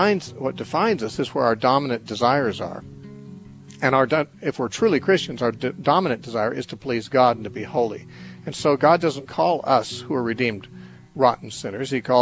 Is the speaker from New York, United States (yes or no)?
no; Temecula, California, United States; Let's talk to Antonio from Temecula, California, who is in my hometown.